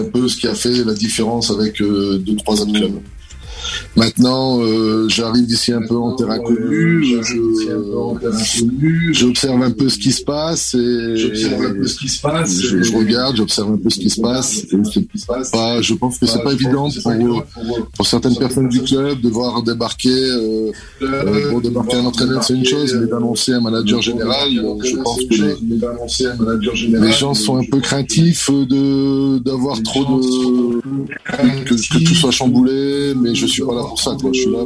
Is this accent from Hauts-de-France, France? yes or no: yes; Lille, Hauts-de-France, France; surtout dans le nord de la France, parce que je suis un ch'ti, je viens du côté de Lille